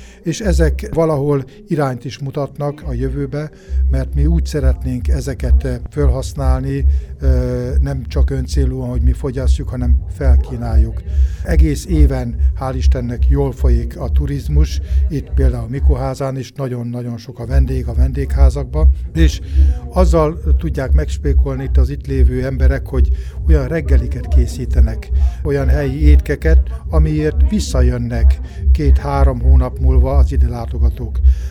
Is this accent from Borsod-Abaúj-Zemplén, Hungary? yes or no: yes; Borsod-Abaúj-Zemplén, Hungary; ami nekem a gyerekkoromra emlékeztet, hiszen hegyközben itt nevelkedtem én is, és ezek úgy kivesztek.